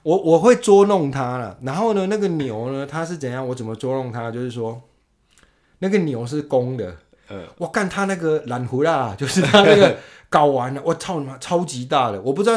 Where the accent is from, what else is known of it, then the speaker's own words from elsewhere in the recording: Yunlin County, Taiwan; 我小时候住在云林的时候，就是我没有跟我父母住，我住在我云林阿公阿嬷家的时候